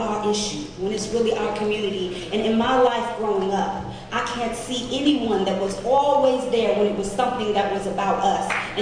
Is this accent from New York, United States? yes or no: no; Detroit, Michigan, United States; now in Oakland, United States; I'm originally from Detroit, and it's been a long time that I've been here wondering where all y'all was at.